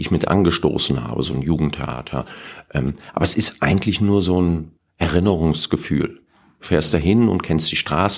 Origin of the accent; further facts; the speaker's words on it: Koblenz, Rhineland-Palatinate, Germany; moved away as an adult; ich komme eigentlich ja aus Koblenz, aber ich habe da ja auch nur bis 18,5 gelebt.